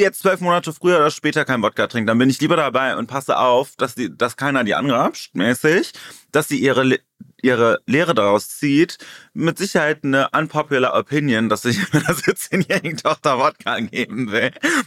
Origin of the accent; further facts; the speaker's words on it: Cologne, North Rhine-Westphalia, Germany; ich bin in der Kölner Innenstadt groß geworden. Wer will mir was erzählen, das ist mein Zuhause.